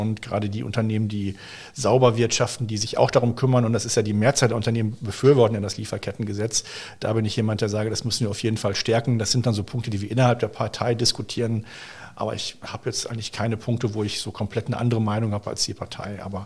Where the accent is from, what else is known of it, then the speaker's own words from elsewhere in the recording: North Rhine-Westphalia, Germany; born there; now in Bergisch Gladbach, Germany; Ich bin ja vor 20 Jahren hierher gezogen, komme gebürtig aus Westfalen.